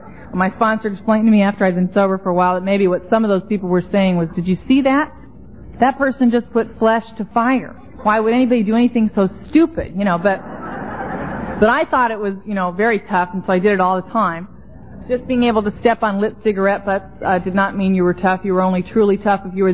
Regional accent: Los Angeles, California, United States; now in Florida, United States; I grew up in Venice, and that's a beach town out in Los Angeles.

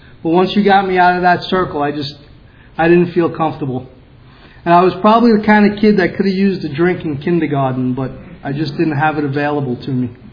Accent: Brooklyn, New York, United States; I grew up in Brooklyn, if you guys haven't figured that one out yet. And I think I'm losing my accent, but people tell me I'm not. I grew up in Brooklyn. It was basically a blue-collar neighborhood

